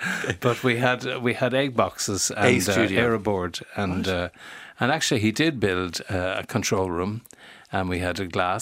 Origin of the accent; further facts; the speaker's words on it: Limerick, Munster, Ireland; moved away as an adult; now in Dublin, Ireland; as an only kid growing up in Limerick. And then I came to Dublin right in the middle of the student revolution in the late 60s.